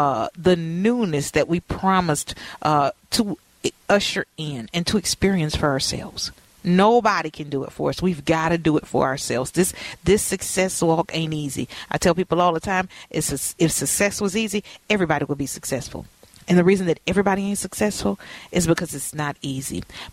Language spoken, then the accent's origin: English; Louisiana, United States; Girl, you know what? I'm from Louisiana, so Herbert looks like a bear.